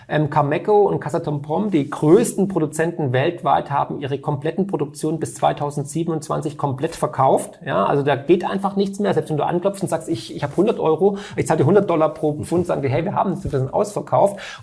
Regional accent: Baden-Württemberg, Germany; Nee, ich bin Schwabe, Mario.

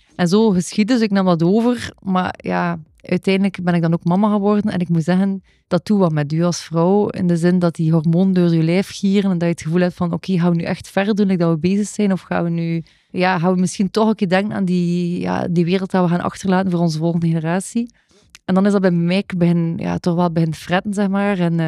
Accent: Lochristi, Flanders, Belgium; now in Ypres, Belgium; ik ben 35 jaar, ik ben mama van twee kleine kinderen en ik ben eigenlijk afkomstig van Gent, van Locristie meer bepaald. Maar ik woon en werk nu in Ieper.

